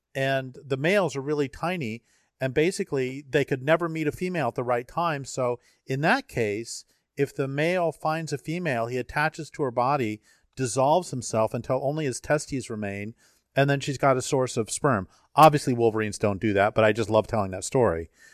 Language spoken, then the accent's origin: English; Colorado, United States; Because, you know, I grew up in Colorado and drove through Wyoming a bazillion times